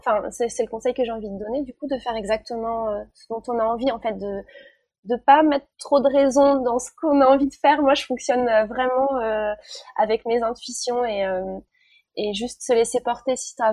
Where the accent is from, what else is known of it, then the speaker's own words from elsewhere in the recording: Grand Est, France; mes champs natals, là d'où je viens, en Champagne-Ardenne, dans la Marne.